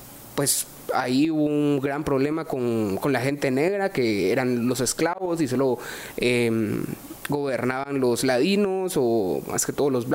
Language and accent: Spanish; Guatemala; nosotros como guatemaltecos sabemos que hubo misiones de paz en Haití.